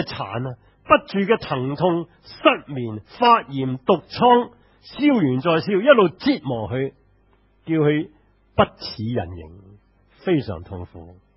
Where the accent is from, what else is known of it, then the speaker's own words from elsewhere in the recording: Hong Kong; 即是我们香港人叫保释